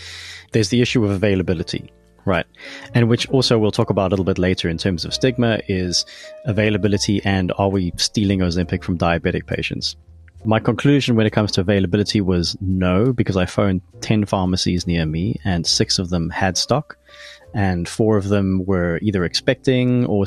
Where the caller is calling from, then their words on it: Melkbosstrand, Western Cape, South Africa; Look, I'm speaking from the Western Cape, around Melkbos on the Western Seaboard. So, you know, it might differ all over the country.